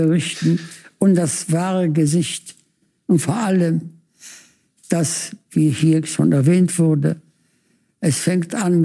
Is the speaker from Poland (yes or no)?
yes; Poland; born there; dass in meinem Geburtsland Polen es junge Menschen gibt